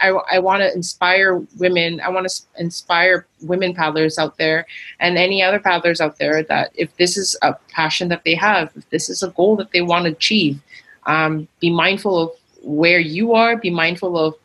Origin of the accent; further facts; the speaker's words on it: Malaysia; You know, I grew up in Malaysia, and I grew up from a very Asian household.